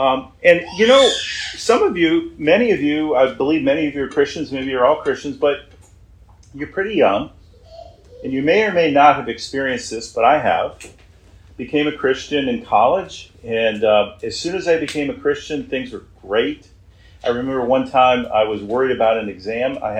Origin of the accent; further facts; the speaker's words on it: Round Lake, New York, United States; I was from Round Lake. Round Lake was the Nazareth of my school district, okay? Round Lake, most of the people I grew up with were drug addicts, committed crimes, had bad grades, flunked out of school.